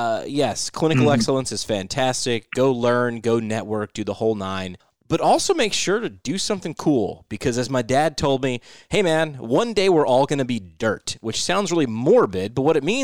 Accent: New York, United States; As a New Yorker looking at Denver, you know, all we know is, well, it's just super cold.

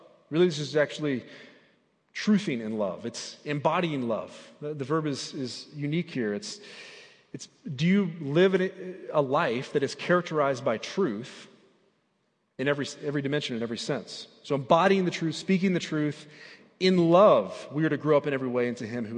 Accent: Indiana, United States; And growing up in Indiana, the Hoosier State, you know, lots of basketball going on.

